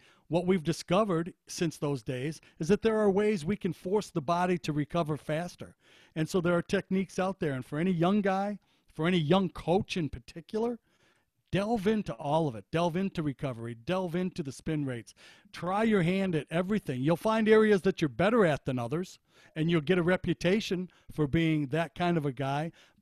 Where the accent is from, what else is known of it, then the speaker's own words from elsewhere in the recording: Detroit, Michigan, United States; And I grew up in the Detroit area